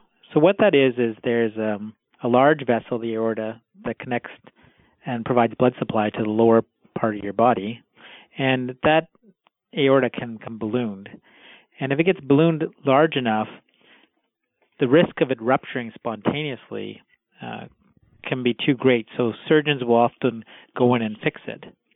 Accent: Canada; born there; I was born in Canada, but my parents have an Indian background.

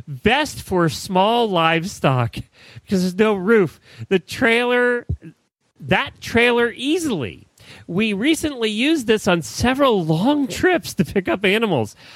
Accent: Ocala, Florida, United States; This is Ocala, my hometown.

